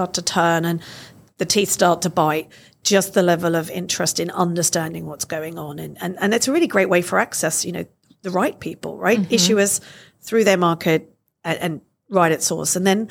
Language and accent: English; Australia; So, for example, I'll take my home country, Australia.